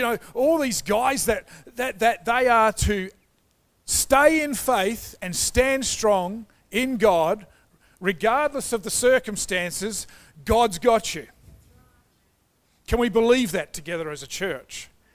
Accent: Fremantle, Western Australia, Australia; When Andrew and I moved to Frio, we come from Fremantle, originally planted the church. We must have been living in Frio for about 26 years. We've only recently moved to Coogee.

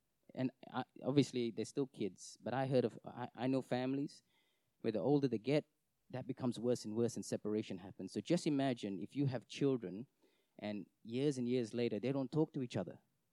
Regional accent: Singapore; I'm short, I'm Indian, from Singapore.

